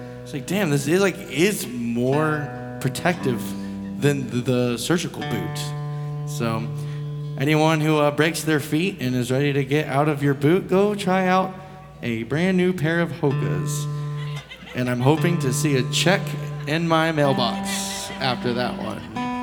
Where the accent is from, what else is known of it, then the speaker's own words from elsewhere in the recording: Houston, Texas, United States; And I'm from Houston, Texas.